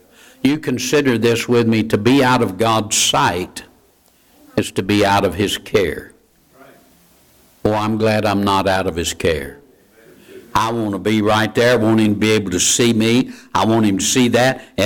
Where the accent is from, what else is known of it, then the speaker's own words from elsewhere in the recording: Georgia, United States; when I was a kid growing up in Georgia. We were lucky if we could get one channel